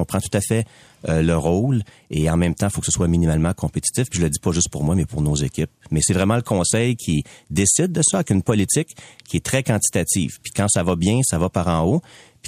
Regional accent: Quebec, Canada; Je suis un Québécois. Je suis fier.

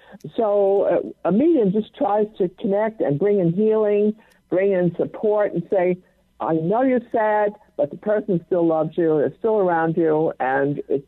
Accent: New York, United States; I'm a New Yorker, actually.

